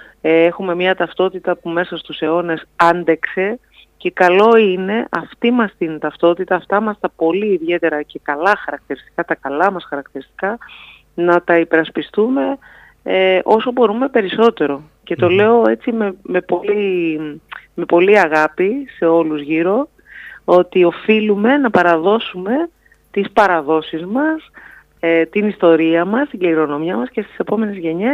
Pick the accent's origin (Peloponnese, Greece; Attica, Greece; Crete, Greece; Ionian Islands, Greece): Ionian Islands, Greece; Zakynthos; Αυτό και εγώ νοσταλγώ από την Ζάκυνθο, από το νησί μου, γιατί έχει αλλάξει